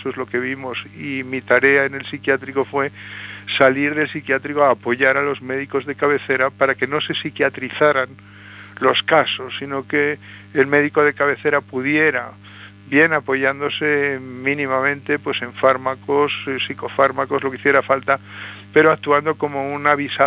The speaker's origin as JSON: {"language": "Spanish", "town": "Valencia", "region": "Valencian Community", "country": "Spain", "tie": "born there", "said": "Pues nací en Valencia"}